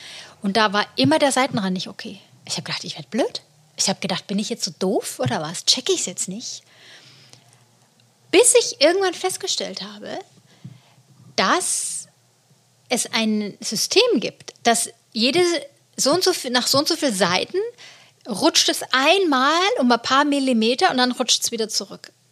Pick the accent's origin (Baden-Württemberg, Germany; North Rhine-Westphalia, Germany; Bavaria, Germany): Bavaria, Germany; Und ich komme ja aus Bayern.